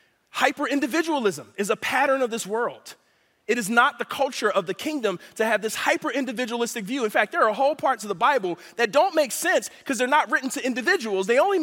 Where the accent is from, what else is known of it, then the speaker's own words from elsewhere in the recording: Philadelphia, Pennsylvania, United States; I grew up in Philadelphia. You grew up in a big city, there are pigeons all over the place.